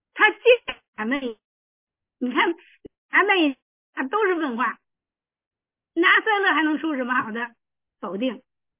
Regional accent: China; 我们是中国人没感觉呀。你要把自己当成以色列人啊

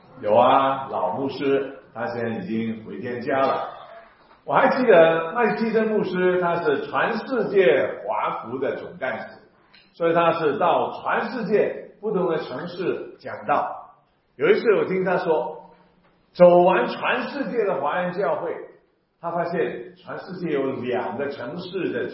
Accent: Hong Kong; now in Canada; 但是我是香港出生的，是土生土长的香港人，但神的恩典让我呢那么多年能够在香港侍奉，在加拿大侍奉到如今

